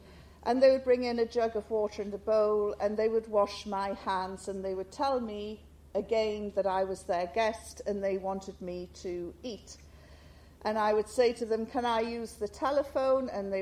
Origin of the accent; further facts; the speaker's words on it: North East England, United Kingdom; accent: Geordie; And I told them I come from the north of England, and then I said it's like the tribal areas, and they quite liked this idea. And I said I come from a tribe called the Geord